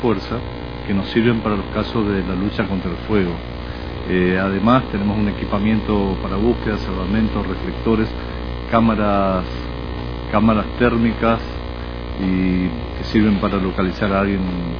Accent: Aristóbulo del Valle, Misiones, Argentina; Todos somos de acá de Misiones, en el caso de él es de San Vicente, yo de Aristóbulo barra Salumentado

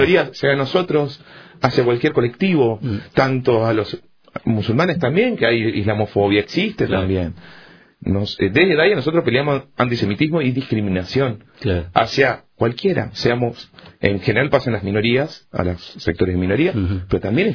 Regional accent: Argentina; No, yo soy argentino y soy judío. Primero soy argentino, después soy judío.

